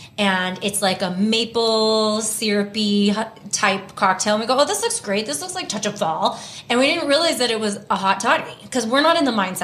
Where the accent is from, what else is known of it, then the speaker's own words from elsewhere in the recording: Texas, United States; And I grew up in Texas, so same thing.